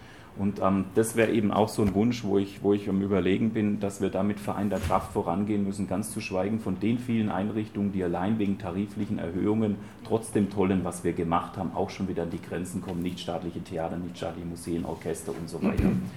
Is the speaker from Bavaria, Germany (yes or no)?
yes; Würzburg, Bavaria, Germany; da unterstreiche ich vielleicht als Würzburger